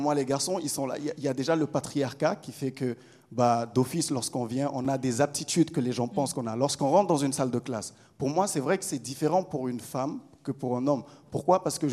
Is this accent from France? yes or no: no; Benin; Moi, je suis béninois